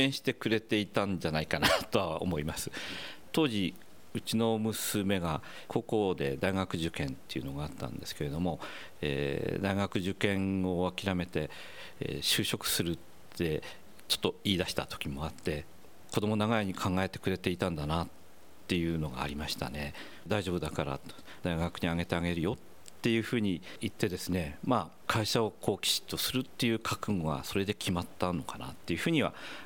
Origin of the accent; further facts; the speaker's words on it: Fukushima, Japan; 自分のふるさとがですね、やっぱり福島であるっていうことをですね、すごく実感した瞬間だったかなと思います。